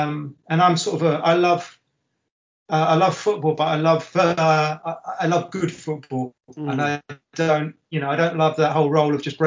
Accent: Edmonton, London, United Kingdom; also born or lived in Hackney / Winchmore Hill; I was born in Hackney. We lived in a clubhouse in Edmonton, and then when my dad died, just after my dad died, we moved to a house in Winchmore Hill

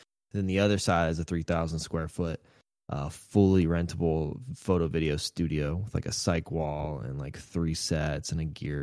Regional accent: Grove City, Ohio, United States; Yeah, so I grew up in Grove City, Ohio, which is like a suburb right outside of Columbus, Ohio, right in the middle of Ohio.

